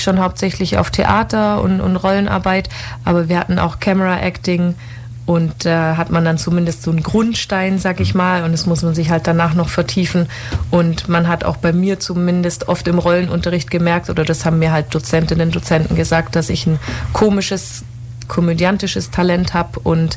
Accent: Weißenhorn, Bavaria, Germany; also born or lived in Leverkusen; geboren bin ich in Leverkusen. Bin sehr viel umgezogen, aber hauptsächlich immer in Weißenhorn aufgewachsen.

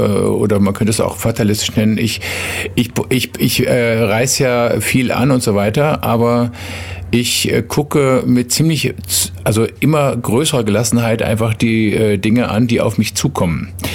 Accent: Nürtingen, Baden-Württemberg, Germany; now in Ulm, Germany; Ich habe in Ulm nicht gelebt, aber ich bin ja im Kreis Nürtingen aufgewachsen.

